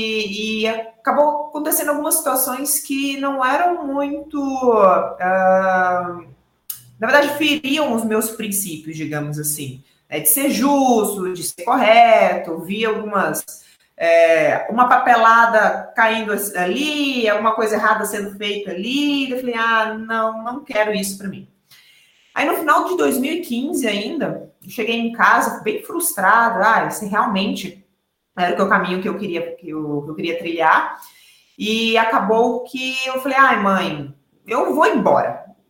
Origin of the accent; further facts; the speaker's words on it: Unaí, Minas Gerais, Brazil; Eu sou do interior de Minas Gerais, numa cidade chamada Unaí, uma pacata cidade do Noroeste Mineiro, pacata nada.